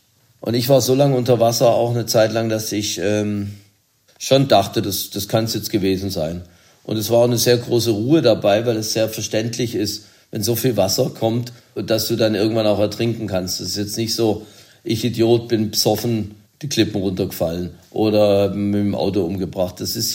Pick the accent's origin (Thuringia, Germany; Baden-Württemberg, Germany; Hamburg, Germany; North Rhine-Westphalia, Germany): Baden-Württemberg, Germany; Ich bin Schwabe